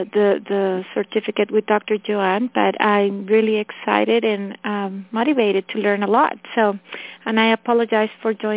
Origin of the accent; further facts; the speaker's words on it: Costa Rica; also born or lived in United States; I am, I was born and raised in Costa Rica, lived in the States for a little while, got my psychology degree there, and moved back to Costa Rica a few years ago